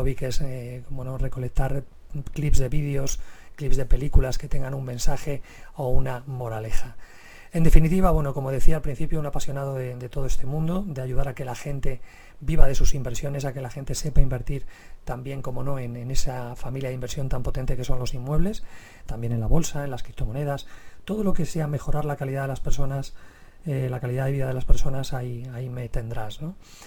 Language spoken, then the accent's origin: Spanish; Paris, Île-de-France, France; now in Spain; Viví varios años en París. Prácticamente mi adolescencia la pasé allí. También nací en Francia, en París también. Y bueno, me une mucho, ¿no?, lo que es Francia a mi vida, aunque por supuesto llevo viviendo aquí y soy español desde hace, pues también, muchos años